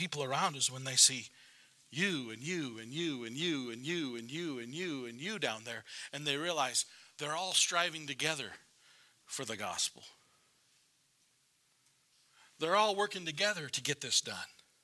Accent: United States; I like talk radio. I'm an American.

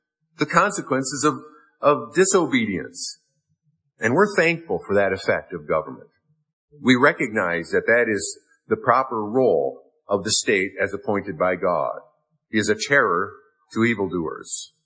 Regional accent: United States; Growing up in the States, you know, all the kids had to memorize Lincoln's Gettysburg Address at some point.

